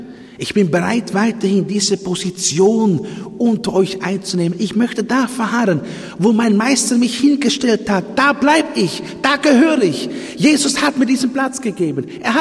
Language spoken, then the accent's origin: German; Netherlands; Wir sind Holländer, beide.